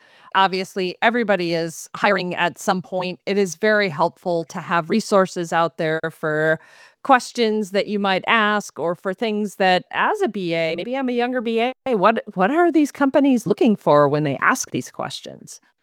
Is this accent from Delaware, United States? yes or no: no; Rochester, Minnesota, United States; And so I grew up in Rochester, Minnesota, and my house did not have air conditioning, did not have central air.